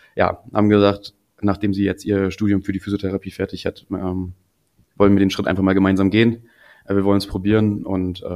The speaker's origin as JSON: {"language": "German", "town": "Wismar", "region": "Mecklenburg-Vorpommern", "country": "Germany", "tie": "born or raised there", "said": "das ist genauso wie Wismar, also meine Heimatstadt."}